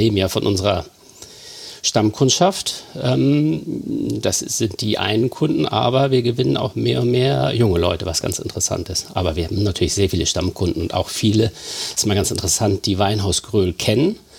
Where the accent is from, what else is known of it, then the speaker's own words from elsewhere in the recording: Hamburg, Germany; Ich bin ja hier groß geworden in Harvestehude, bin hier zum Gymnasium Eppendorf zur Schule gegangen